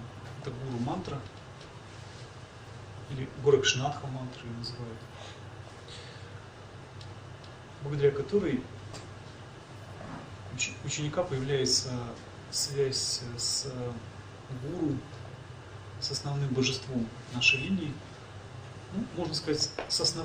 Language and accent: Russian; Russia; Есть еще я из России